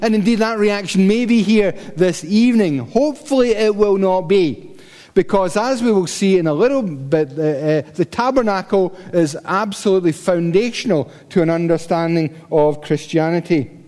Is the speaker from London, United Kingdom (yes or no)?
no; Paisley, Scotland, United Kingdom; In the 1960s, when I was growing up in Paisley, there was this a habit of camping out the back, you know, and it was a council estate